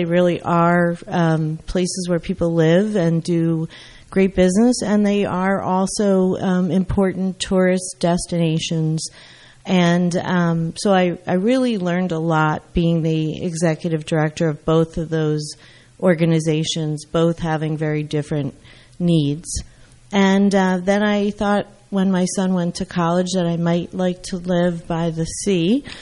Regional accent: Maplewood, New Jersey, United States; Well, I really am a Jersey girl through and through. I grew up in Maplewood.

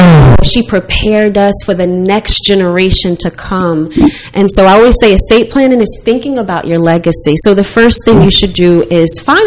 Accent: Jersey City, New Jersey, United States; So I'm that girl from Jersey City, right?

